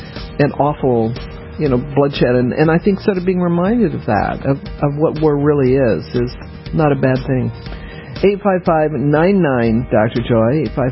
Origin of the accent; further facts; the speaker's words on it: the South, United States; Of course, part of it is that the Civil War has always fascinated me, being a Southerner. And in the South, we do not call it Civil War.